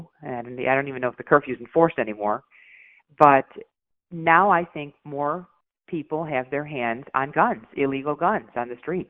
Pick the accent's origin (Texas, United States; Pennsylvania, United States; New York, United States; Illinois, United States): Illinois, United States; Chicago; I love Chicago. I love this city. This is my hometown.